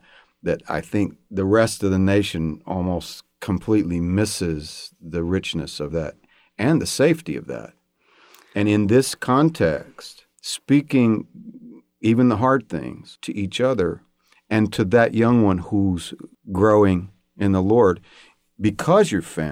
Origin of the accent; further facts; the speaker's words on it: Texas, United States; because I came from Texas originally.